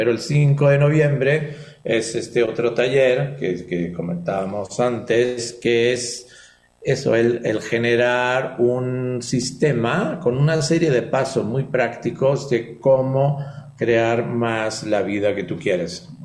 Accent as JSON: {"language": "Spanish", "country": "Spain", "moved": "yes", "said": "Yo soy español, he vivido muchos años en diferentes países de Latinoamérica, entonces soy un mix de Latinoamérica y España"}